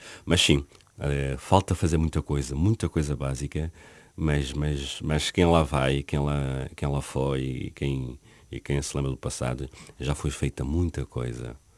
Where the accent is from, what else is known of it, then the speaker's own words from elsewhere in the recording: Luanda, Angola; born there; vou-me especificar mais em Luanda, fui a cidade onde eu nasci, né?